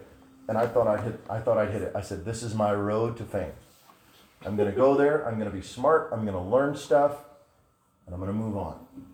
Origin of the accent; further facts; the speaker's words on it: Beaufort, South Carolina, United States; I grew up in Beaufort, South Carolina. Beaufort, South Carolina is a military town if there ever was one.